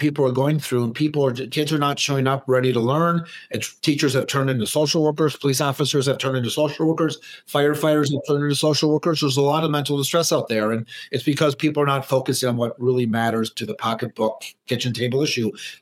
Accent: Minneapolis, Minnesota, United States; I grew up in Minneapolis.

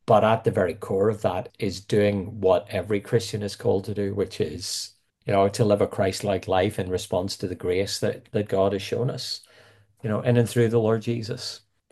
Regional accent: Northern Ireland, United Kingdom; I mean, you asked at the start, I'm very thankful that I grew up in Northern Ireland.

